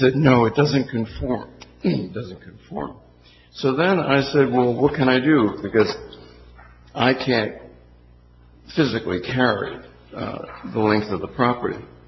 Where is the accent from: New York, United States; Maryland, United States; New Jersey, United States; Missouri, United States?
New Jersey, United States; Somerville; born there; I was born in Somerville 77 years ago, and I've seen a lot of things change in Somerville.